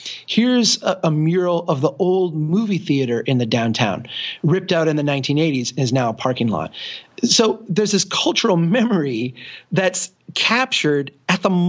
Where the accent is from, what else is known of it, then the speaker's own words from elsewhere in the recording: Brainerd, Minnesota, United States; So, there's a photo that I came across here from 1870 in my hometown in Brainerd that is the original pop-up street.